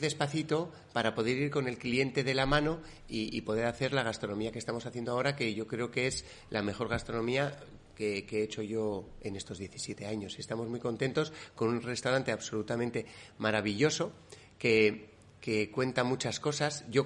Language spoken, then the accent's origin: Spanish; Basque Country, Spain; pues yo hago una cocina vasca, pues soy del País Vasco